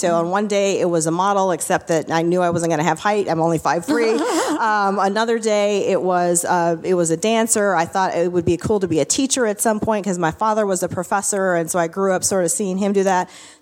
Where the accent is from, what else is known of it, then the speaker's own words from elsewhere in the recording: Michigan, United States; Yeah, so growing up in Michigan, everybody sort of worked at one of the big three at the time